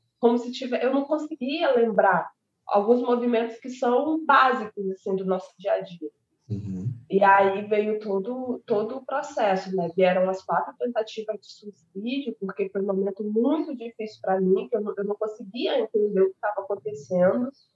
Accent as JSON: {"language": "Portuguese", "region": "Maranhão", "country": "Brazil", "lives_now": "Rio de Janeiro, Brazil", "said": "Não, eu não sou do Rio. Eu sou de uma cidade chamada Pernambuco, uma cidade no interior do Maranhão. E eu vim para o Rio para fazer faculdade de engenharia de petróleo."}